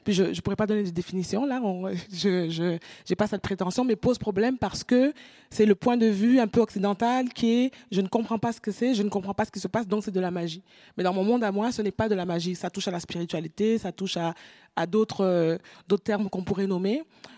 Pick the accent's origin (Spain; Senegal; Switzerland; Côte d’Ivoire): Senegal; moved away as an adult; also born or lived in France; now in Canada; moi, je suis originaire du Sénégal, puis j'ai été formée au Sénégal, j'ai étudié en France, je suis arrivée au Québec